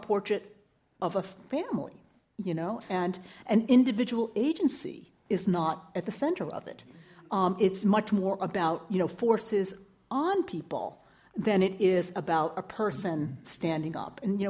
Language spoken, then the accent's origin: English; Yonkers, New York, United States; born there; And don't get me wrong, I was born here. You know, I was born in Yonkers, New York. So it's not like, you know, I was not raised in China.